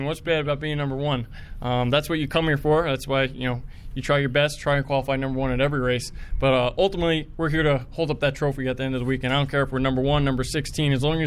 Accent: New Jersey, United States; now in California, United States; Well, there's no more racing back where I'm from. They got rid of my hometown track now. So, that's a bummer. Englishtown's gone now

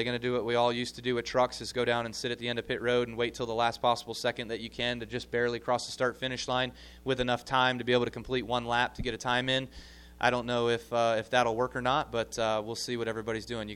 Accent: Las Vegas, Nevada, United States; I'm from Las Vegas.

